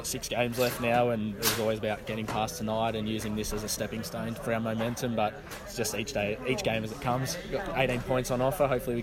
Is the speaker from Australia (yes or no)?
yes; Australia; as an Australian futsal player, we've got a long way to go, but it was really good.